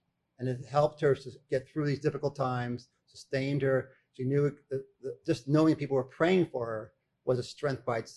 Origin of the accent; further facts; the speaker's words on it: the South, United States; I grew up in the South